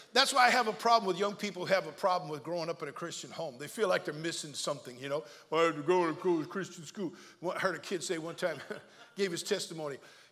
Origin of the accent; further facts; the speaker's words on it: California, United States; I am a Californian, born and raised in California. I love how Southern Californians drive.